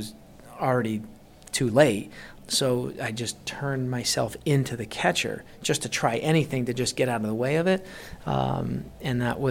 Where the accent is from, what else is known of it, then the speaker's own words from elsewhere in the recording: Guilford, Connecticut, United States; now in Branford, United States; I'm running for state senate, I grew up here in Guilford, I live in Brantford